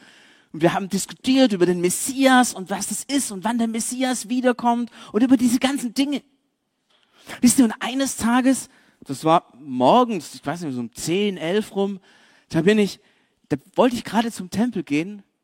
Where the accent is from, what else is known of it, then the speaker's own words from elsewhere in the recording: Cyprus; Zypern ist mega cool. Da bin ich aufgewachsen. Allerdings muss ich sagen, meine Familie kommt eigentlich aus Jerusalem